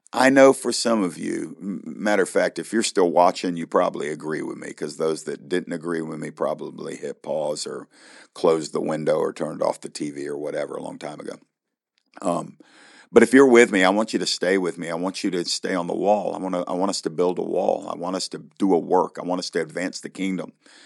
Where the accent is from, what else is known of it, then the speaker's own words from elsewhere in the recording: Georgia, United States; you can watch every Tuesday night on WATC Channel 57 here in my home state of Georgia.